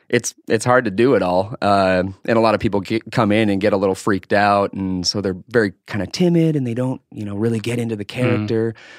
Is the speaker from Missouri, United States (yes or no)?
no; Harwood, North Dakota, United States; The situation was it's a little town right outside of Fargo, North Dakota, called Harwood.